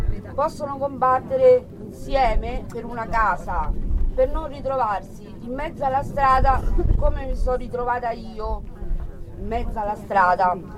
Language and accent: Italian; Uruguay; sono uruguaiana, sono tanti anni che vivo all'idroscalo